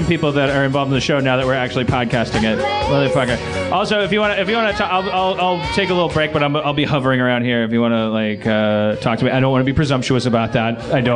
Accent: Wisconsin, United States; I'm from Wisconsin.

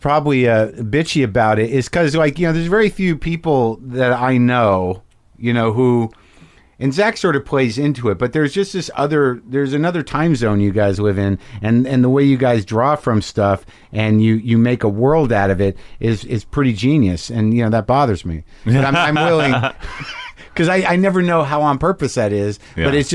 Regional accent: Albuquerque, New Mexico, United States; I grew up in Albuquerque

